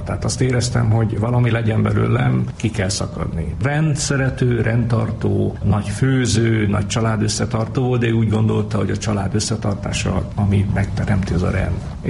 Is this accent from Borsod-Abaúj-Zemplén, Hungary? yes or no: no; Keszthely, Zala, Hungary; Mi dunántúliak vagyunk Keszteig